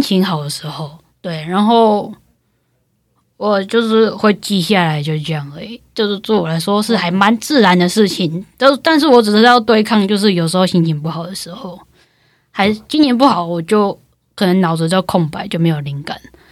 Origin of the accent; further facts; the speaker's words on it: Keelung, Taiwan; 我朋友跟我讲到我自己没发现，他说我每次回基隆腔调就会变。不知道是基隆的乡音还怎样